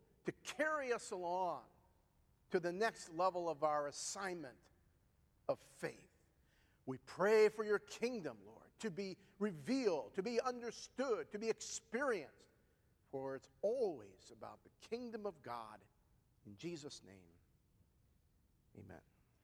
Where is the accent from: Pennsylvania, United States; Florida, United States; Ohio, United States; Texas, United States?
Ohio, United States; Cleveland Heights; I'm from the Jewish capital of Ohio. Anybody want to guess what that is? Cleveland. Grew up in Cleveland Heights. The East Side, never met a Christian in the 16 years I lived in Cleveland.